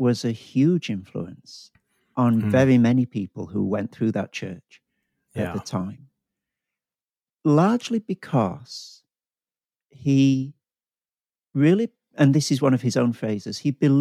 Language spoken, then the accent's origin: English; Yorkshire and the Humber, United Kingdom; now in Melbourne, Australia; So I'm a Yorkshireman, born and bred, and I'm married to a wonderful Australian lady. So we're now living in Melbourne, Australia